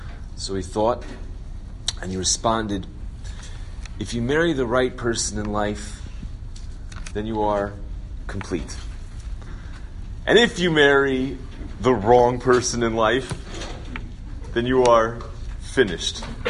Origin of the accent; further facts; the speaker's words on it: California, United States; accent: Californian; if you can't understand my Californian accent, then please feel free to ask.